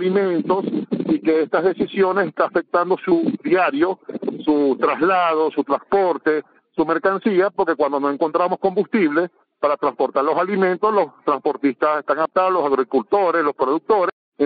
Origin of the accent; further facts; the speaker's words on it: Venezuela; Yo no observo, como politólogo venezolano